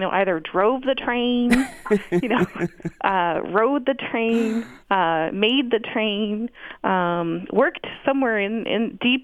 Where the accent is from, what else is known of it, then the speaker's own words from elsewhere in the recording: Toronto, Ontario, Canada; growing up in Toronto and riding the TTC since I was 12